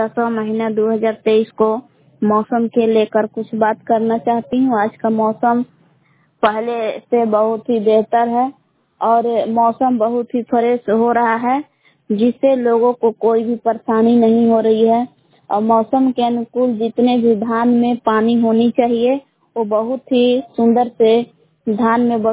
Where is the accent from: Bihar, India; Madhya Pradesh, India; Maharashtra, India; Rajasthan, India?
Bihar, India; Balan; ग्राम बलान जिला कमर भभुआ की निवासी हूँ